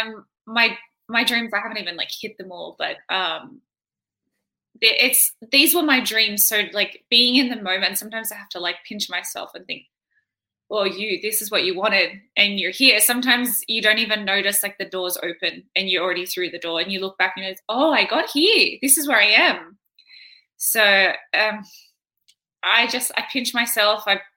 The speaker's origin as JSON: {"language": "English", "town": "Campbelltown", "region": "New South Wales", "country": "Australia", "tie": "born or raised there", "said": "I grew up in Campbelltown, which is like western suburbs of Sydney, I think. But I moved around a lot. So I stayed in like Sydney, but around in like an hour diameter."}